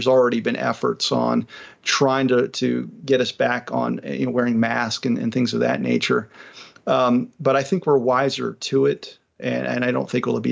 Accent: New Mexico, United States; And even in my home state, Otero County, we secured a vote to get rid of Dominion drop boxes.

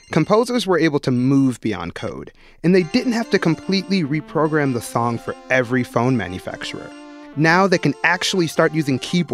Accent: Chicago, Illinois, United States; I grew up outside of Chicago around the time that … ringtones were both blowing up.

